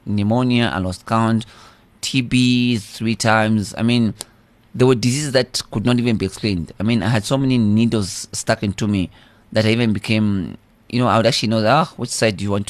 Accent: Kitwe, Copperbelt, Zambia; I was born in Zambia, in a small town of Kitwe, on the Okoba Belt province.

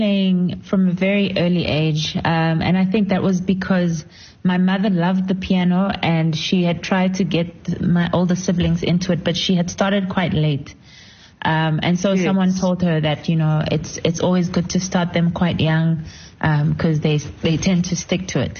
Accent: Soshanguve, Gauteng, South Africa; even though I grew up in Soshanguve in Tshwane

